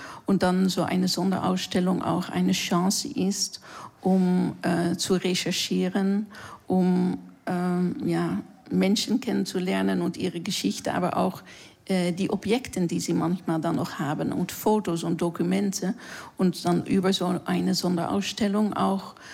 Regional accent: Netherlands; German is a second language; now in Berlin, Germany; ich komme aus den Niederlanden

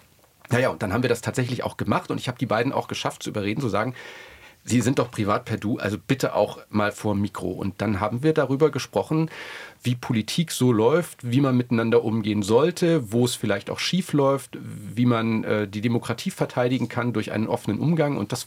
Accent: Berlin, Germany; ich bin Berliner.

